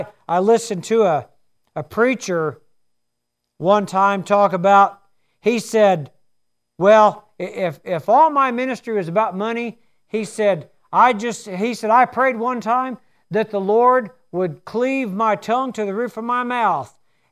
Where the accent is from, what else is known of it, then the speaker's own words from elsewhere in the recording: the South, United States; See, I'm a hillbilly. I'm from the South, and I like simple.